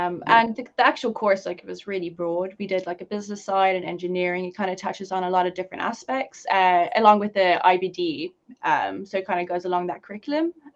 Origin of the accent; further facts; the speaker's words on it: South Africa; now in Dublin, Ireland; I'm South African. I've been in Ireland for about 9 years now, but living down in Wexford and then went to college up in Carlow and now Dublin.